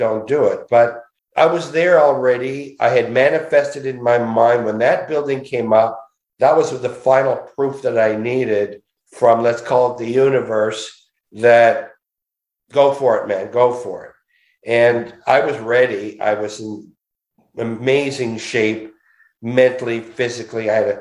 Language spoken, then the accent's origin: English; Montreal, Quebec, Canada; I'm from Montreal.